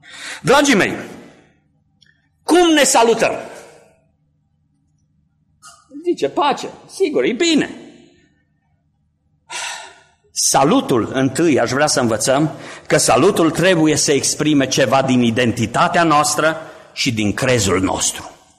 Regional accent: Transylvania, Romania; Eu sunt ardelean și ardelenii, cei ce sunteți ardeleni știți, în special în zona Clujului, se folosește foarte mult servus.

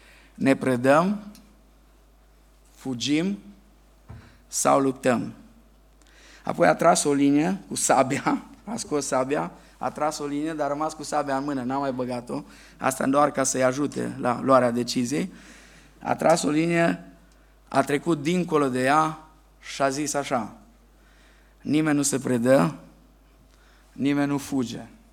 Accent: Banat, Romania; Mă scuzați, eu sunt bănățean și știți, încă nu s-au născut glumele cu bănățeni.

